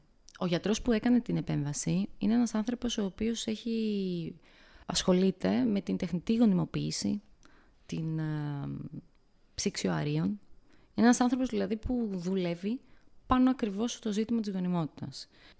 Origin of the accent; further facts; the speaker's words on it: Ionian Islands, Greece; εγώ είμαι από την Κεφαλονιά